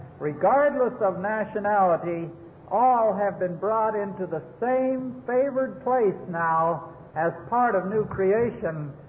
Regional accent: Canada; Because we belong to the nation of Israel? Because I'm a Canadian? Because some are Americans? No, not at all.

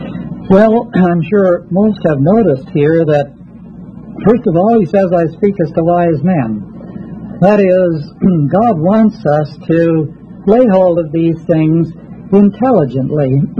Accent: Canada; As you, most of you know, I come from Canada.

